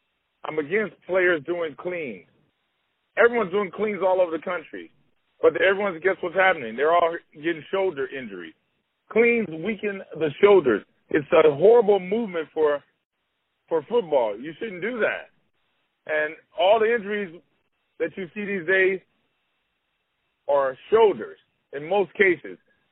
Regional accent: California, United States; because I'm from Southern Cal, and I really don't like the way USC treats certain athletes around here.

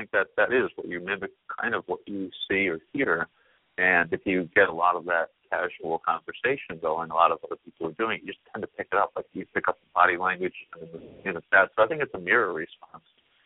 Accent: Texas, United States; accent: Texas; Well, that was my Texas accent, since it's pretty long and drawn out.

